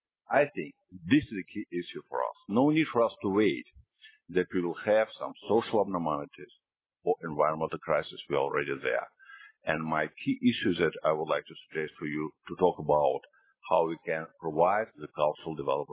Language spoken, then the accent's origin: English; Russia; English is a second language; I don't know what about India, but I came from Russia.